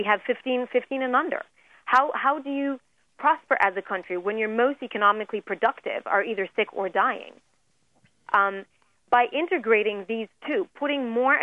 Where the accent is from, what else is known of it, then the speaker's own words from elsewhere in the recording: Kenya; I'll tell you, as a Kenyan national, enough times we hear